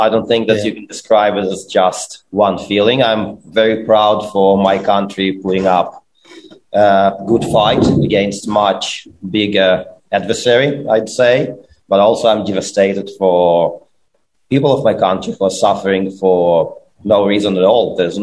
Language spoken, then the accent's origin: English; Ukraine; I'm from Ukraine, which is on the news.